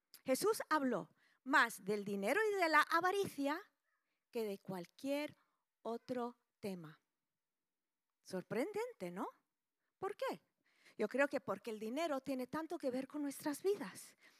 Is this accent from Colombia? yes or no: no; Mexico City, Mexico; moved away as an adult; now in Spain; Yo soy hija de misionera, yo misioneros, crecí en la Ciudad de México toda mi infancia, mi juventud, toda la vida. Luego llegué a España en 1980